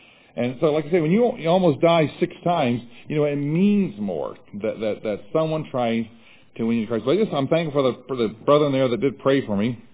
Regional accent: Nova Scotia, Canada; now in United States; Where I was raised in Nova Scotia, a lot of men coming over on fishing carried loaded rifles in their vehicles.

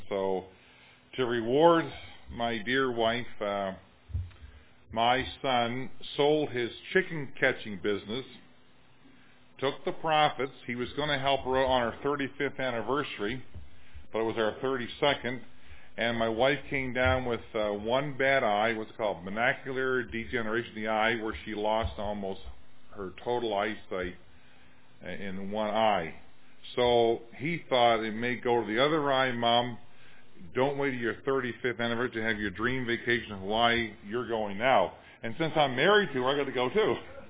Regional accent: Canada; I'm a Canadian, but I get choked up. I'm a Moody grad from Chicago, so I spent 5 years in America getting an education, so I'm part American, I guess

